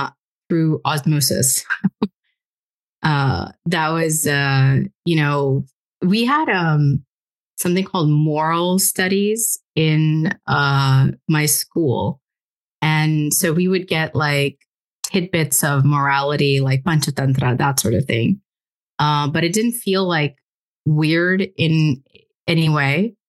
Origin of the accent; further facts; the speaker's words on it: Mumbai, Maharashtra, India; So Mumbai, where I grew up in Mumbai, was a very diverse but mostly Hindu neighborhood.